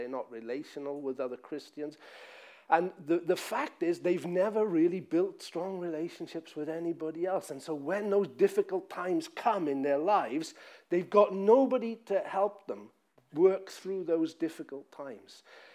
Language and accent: English; Wales, United Kingdom; So I come from South Wales. Did I mention that already?